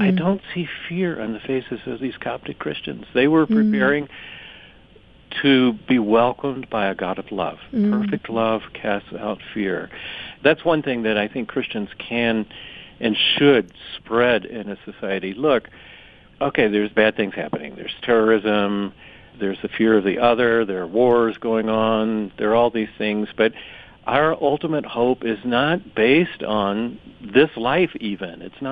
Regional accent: Atlanta, Georgia, United States; I grew up in Atlanta, Georgia. Our most famous citizen before Jimmy Carter came along, I suppose, was Martin Luther King. He's right from my hometown.

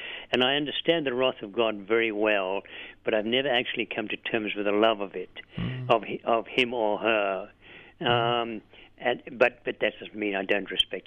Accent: Australia; because I am an Australian and because I write about my people

